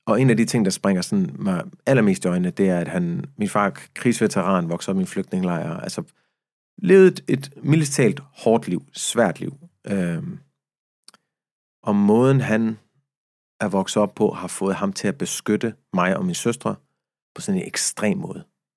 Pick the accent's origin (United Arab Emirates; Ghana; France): United Arab Emirates; Abu Dhabi; also born or lived in Egypt; now in Denmark; Vi er vokset op i Abu Dhabi og Egypten, og fordi min far er palæstinenser og ikke egypter, så måtte vi ikke gå i folkeskole. Vi skulle gå på privatskole.